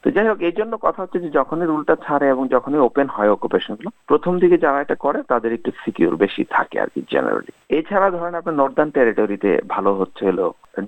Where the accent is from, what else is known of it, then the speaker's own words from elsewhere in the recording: Dhaka Division, Bangladesh; now in abroad; সেখানে বাংলাদেশে ধরেন আমি যেখানকার কুলিয়ারচরের পাশে জয়নুলিসলাম মেডিকেল কলেজ আছে